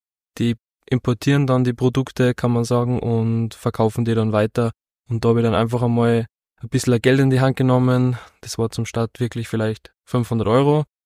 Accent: Upper Austria, Austria; now in Traun, Austria; also ich bin jetzt 24 Jahre alt, also noch relativ jung. Und ich komme eigentlich aus dem Innviertel, bin ja da geboren und habe die meiste Zeit meines Lebens da verbracht und bin dann durch das Studium in Linz nach Traun gekommen und genau, seitdem wohne ich

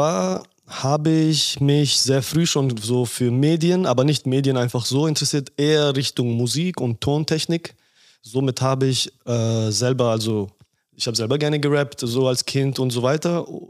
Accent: Munich, Bavaria, Germany; ich komme aus München

